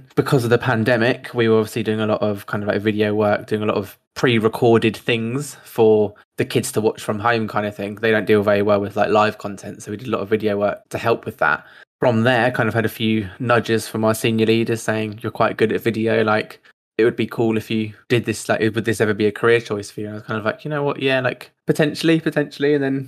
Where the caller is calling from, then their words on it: London, United Kingdom; I am calling from London, England.